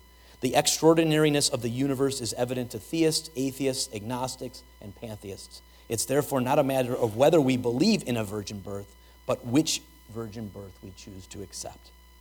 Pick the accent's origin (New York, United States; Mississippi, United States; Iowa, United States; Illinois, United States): Illinois, United States; Chicago; Growing up in Chicago, one of my most vivid childhood memories is of homeless people begging on street corners.